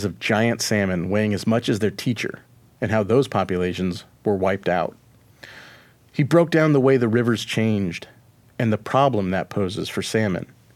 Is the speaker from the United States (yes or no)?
yes; Pacific Northwest, United States; history that I wish I'd known growing up in the Northwest